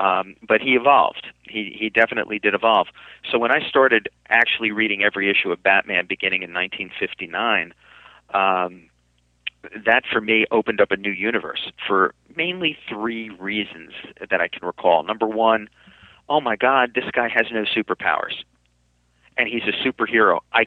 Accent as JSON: {"language": "English", "region": "New Jersey", "country": "United States", "said": "That's quite all right. I'm from New Jersey. I have people who take care of this."}